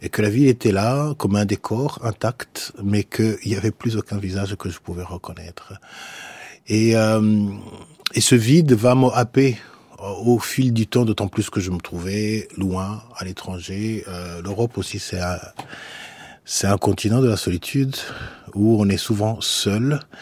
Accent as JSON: {"language": "French", "country": "Rwanda", "moved": "yes", "said": "Moi, je suis parti du Rwanda dans des conditions assez confortables"}